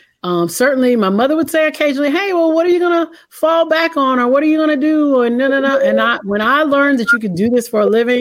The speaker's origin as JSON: {"language": "English", "region": "North Carolina", "country": "United States", "also_born_or_lived": "Rochester, New York / Philadelphia", "said": "The snow came and my family was like, no, we're out of there because we're from North Carolina. I don't know what this snow stuff is. So we moved."}